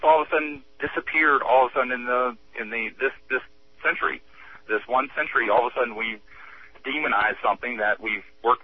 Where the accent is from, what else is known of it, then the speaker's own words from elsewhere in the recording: Virginia, United States; Well, you know, I'm originally from Virginia.